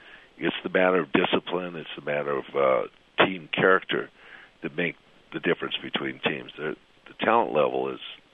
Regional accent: North Dakota, United States; also born or lived in Montana; I grew up playing hockey in North Dakota as a kid when my parents moved from Montana to North Dakota.

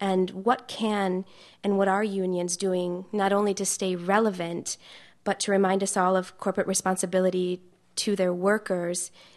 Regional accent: Livonia, Michigan, United States; now in Boston, United States; Okay. I'm from Livonia originally, but now in Boston.

